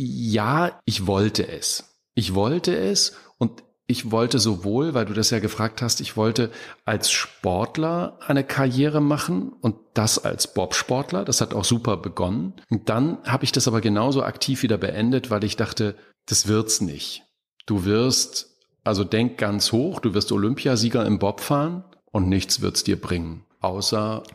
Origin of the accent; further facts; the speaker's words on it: Thuringia, Germany; da, wo ich groß geworden bin in Thüringen